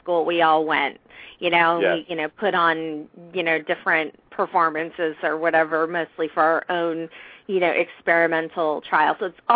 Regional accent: California, United States; Hello, I'm a Californian.

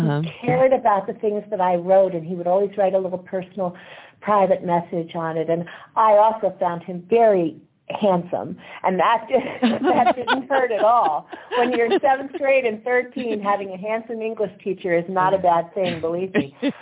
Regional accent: Allentown, Pennsylvania, United States; born there; also born or lived in Japan; I was born in Allentown, Pennsylvania, and though my parents were married for a very short time, they got divorced shortly after my birth, and my mother married a naval officer, and so I spent the early part of my life traveling up and down the East Coast and to Japan

